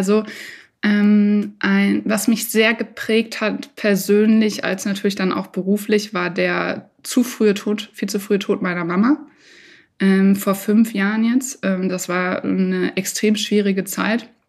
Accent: Dortmund, North Rhine-Westphalia, Germany; in meiner Heimat in Dortmund.

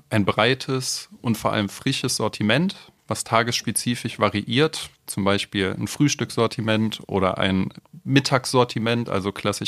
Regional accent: Dormagen, North Rhine-Westphalia, Germany; Ich komme aus dem schönen Dormagen, gelegen zwischen Köln und Düsseldorf, also genau in der Mitte oder relativ in der Mitte. Bin 31 Jahre alt

